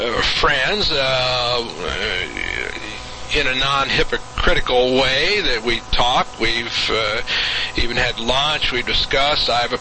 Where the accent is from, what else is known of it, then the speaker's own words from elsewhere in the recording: Indiana, United States; I come from Indiana, but I sort of go along with the Missouri slogan, show me.